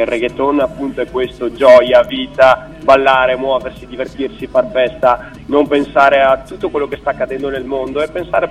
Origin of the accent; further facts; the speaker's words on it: San Giovanni Ilarione, Veneto, Italy; vengo da San Giovanni Larione, in provincia di Verona. Ho 26 anni